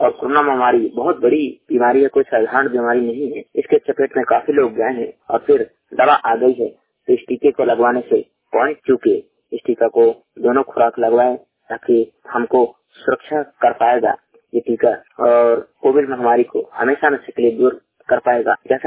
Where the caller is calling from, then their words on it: Uttar Pradesh, India; मैं श्रमिक वाणी रिपोर्टर … लाबामा उत्तर प्रदेश से।